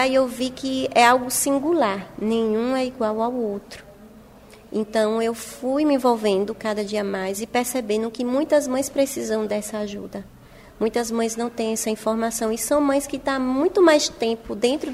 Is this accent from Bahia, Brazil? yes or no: yes; Salvador, Bahia, Brazil; quando eu vim de Salvador, eu vim com essas dúvidas e perdida